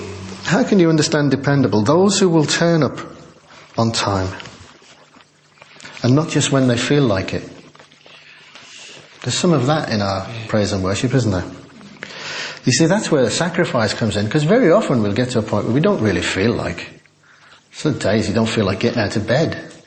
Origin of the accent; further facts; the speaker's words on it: Liverpool, North West England, United Kingdom; and I come from Liverpool, so, you know.